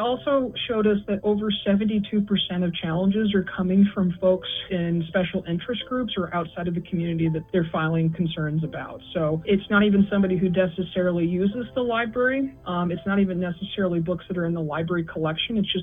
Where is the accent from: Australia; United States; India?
United States; Because as an American, I can tell you, we don't like being told how to raise our children.